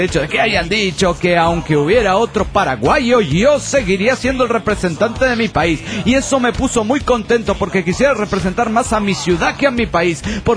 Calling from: Chetumal, Quintana Roo, Mexico; de Chetumal, Quintana Roo, México.

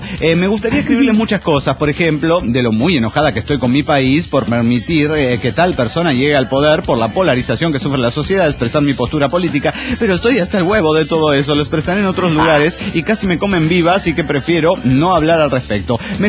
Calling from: Dallas, Texas, United States; Hola, soy … de Dallas, Texas.

